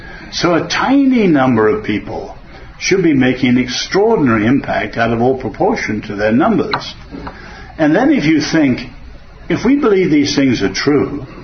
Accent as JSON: {"language": "English", "region": "England", "country": "United Kingdom", "tie": "born or raised there", "said": "I grew up in England too."}